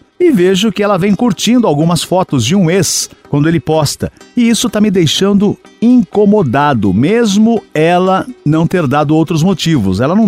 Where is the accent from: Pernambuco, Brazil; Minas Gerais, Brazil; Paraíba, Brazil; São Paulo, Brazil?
Pernambuco, Brazil; Recife; E sou de Recife.